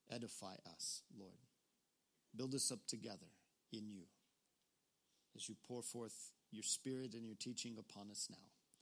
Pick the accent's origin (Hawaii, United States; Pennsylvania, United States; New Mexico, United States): New Mexico, United States; I'm from New Mexico.